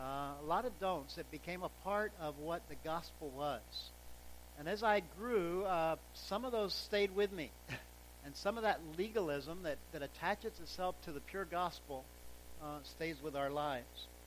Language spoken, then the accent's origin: English; Southeast, United States; And as I grew up in the South. I grew up in the Southeast, the Bible Belt.